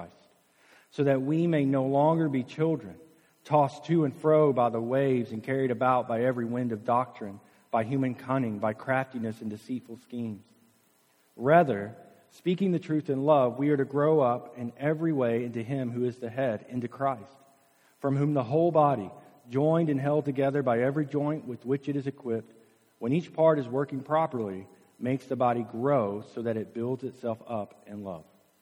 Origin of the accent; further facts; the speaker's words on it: Alabama, United States; I don't ice skate, so I'm a boy from Alabama and still.